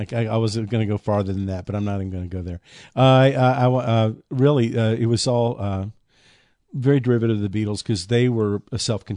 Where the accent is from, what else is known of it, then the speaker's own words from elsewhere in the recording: Bowling Green, Kentucky, United States; moved away as an adult; now in Nashville, United States; it was just time to get out of my hometown, which was Bowling Green, Kentucky. It was where I grew up, and it was just time to go.